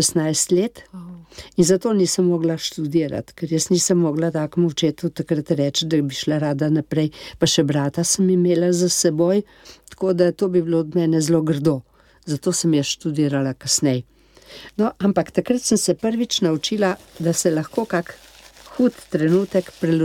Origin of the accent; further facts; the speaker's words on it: Sevnica, Lower Sava, Slovenia; born there; To je moj rojstni kraj. Rafko to ni ravno rojstni, ampak vendar je zelo majhen otrok prišel v Sevnico, ki je cela familija sevniška. No, in tako da rada se vračava v Sevnico.